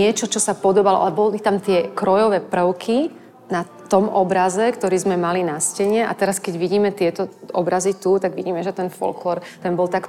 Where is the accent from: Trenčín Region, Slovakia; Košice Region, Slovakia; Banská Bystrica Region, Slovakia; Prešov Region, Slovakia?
Trenčín Region, Slovakia; Horná Streda; Alfons Mucha aj visel u nás v Hornej Strede na stene